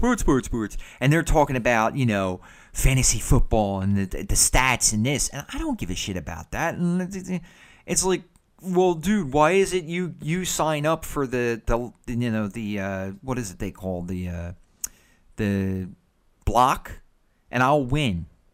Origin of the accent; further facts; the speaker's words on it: Philadelphia, Pennsylvania, United States; I mean, I'm a Philadelphian at heart, you know, but...